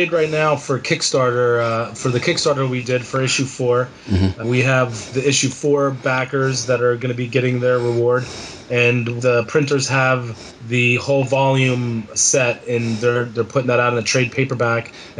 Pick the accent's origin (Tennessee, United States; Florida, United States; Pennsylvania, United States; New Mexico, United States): Pennsylvania, United States; Philadelphia; now in Boston, United States; It's my hometown. It's where I was born and raised. So I have family there. And then, of course, Boston is where I'm living now.